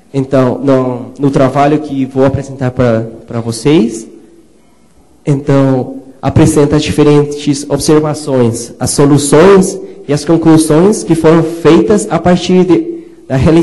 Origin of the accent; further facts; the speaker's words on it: Colombia; Portuguese is a second language; now in Brazil; sou colombiano. Me formei em engenharia eletrônica na Colômbia.